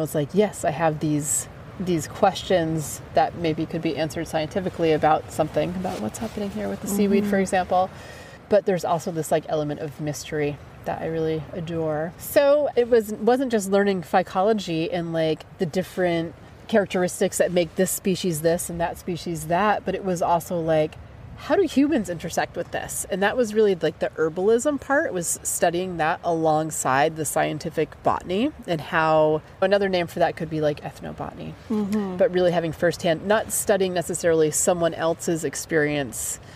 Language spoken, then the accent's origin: English; New Hampshire, United States; I grew up in New Hampshire